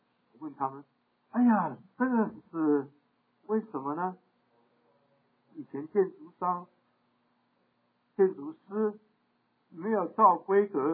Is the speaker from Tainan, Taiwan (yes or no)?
yes; Tainan, Taiwan; 以及了台湾最古老的台南城，这个跟我们什么关系？我是在那边生的，我在那边长大，我有好亲戚在那边